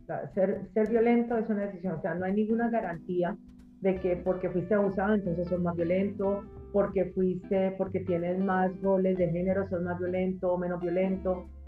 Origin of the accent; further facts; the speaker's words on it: Colombia; yo soy colombiana